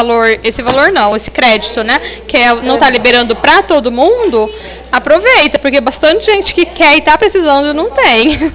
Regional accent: Ribeirão Preto, São Paulo, Brazil; Eu sou de Ribeirão Preto

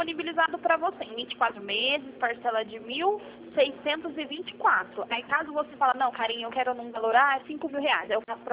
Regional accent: Franca, São Paulo, Brazil; Oi, eu sou de Franca.

